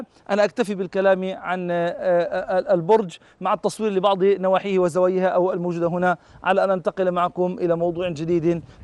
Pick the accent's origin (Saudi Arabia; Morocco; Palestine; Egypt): Palestine; نحن كعرب فلسطينيين نعيش على هذه البلاد